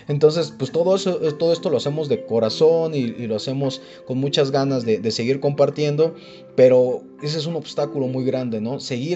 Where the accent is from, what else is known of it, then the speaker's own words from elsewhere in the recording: Lombardía, Michoacán, Mexico; el impacto inició como a nivel de mi pueblo, ¿no? Yo soy de Lombardía, Michoacán.